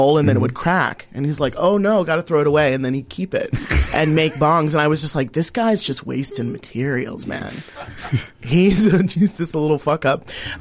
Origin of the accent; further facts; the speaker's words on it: Tacoma, Washington, United States; now in Los Angeles, United States; Oh, I grew up in Tacoma, Washington. That's like just south of Seattle.